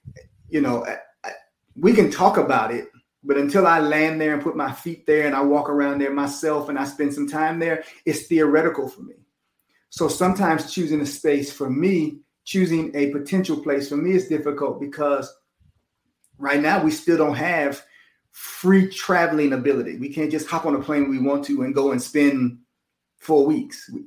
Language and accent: English; Miami, Florida, United States; also born or lived in Detroit / Chicago; I was born in Detroit, lived in Chicago, grew up in Florida. I'm from Miami